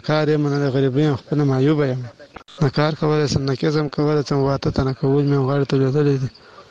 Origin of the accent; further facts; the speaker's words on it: Bala Murghab, Badghis, Afghanistan; now in Kandahar, Afghanistan; اصلي د بادغیس ولایت بنه مرغاد ولسوالۍ یم، خو فلحال اوس په کندهار کې اوسېږم. موږ مهاجرین د پاکستان نه راغوښتي یو،